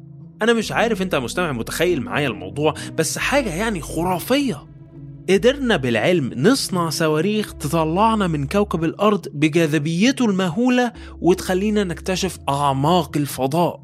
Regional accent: Egypt; accent: Egyptian; قمر دي كلمة احنا بنقولها بلهجتنا المصرية

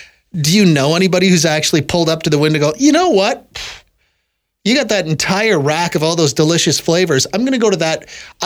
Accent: Manitoba, Canada; I am from Manitoba originally.

